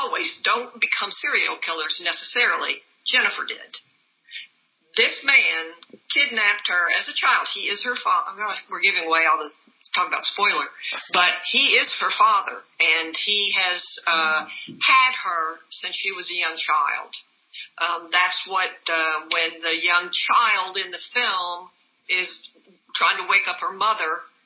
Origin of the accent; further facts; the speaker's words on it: Owensboro, Kentucky, United States; when I was a child, growing up in Owensboro, Kentucky, a young child was murdered, and that didn't happen in Owensboro.